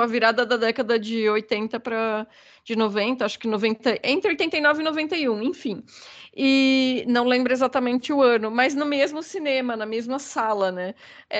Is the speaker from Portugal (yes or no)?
no; Blumenau, Santa Catarina, Brazil; a minha experiência foi em Blumenau, né, que é a cidade onde eu nasci e cresci, em Santa Catarina, né?